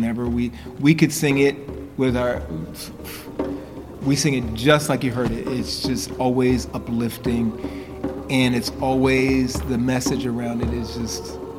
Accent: New York, United States; I grew up in New York, but my roots are in South Carolina. My parents are from South Carolina

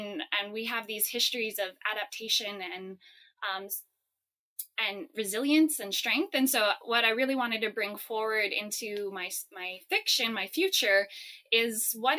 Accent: Hawaii, United States; And so for me, I'm both Polish and Native Hawaiian. I grew up in Hawaii.

